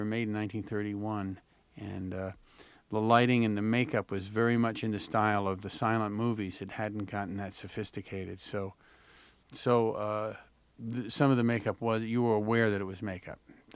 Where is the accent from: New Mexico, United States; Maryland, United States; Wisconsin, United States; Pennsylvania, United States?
Pennsylvania, United States; Philadelphia; Also, my dad, you know, we grew up in Philadelphia.